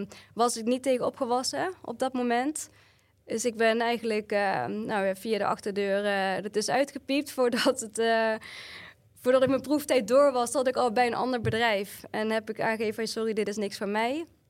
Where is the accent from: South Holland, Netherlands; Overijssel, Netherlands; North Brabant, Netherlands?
North Brabant, Netherlands; now in Hilversum, Netherlands; Ik ben vanuit Brabant ben ik naar Hilversum verhuisd.